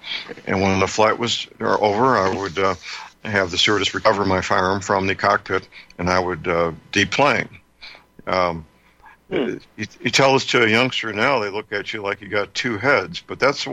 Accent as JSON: {"language": "English", "town": "St. Louis", "region": "Missouri", "country": "United States", "tie": "born or raised there", "said": "Here in St. Louis, where my hometown, there's a sculpture park"}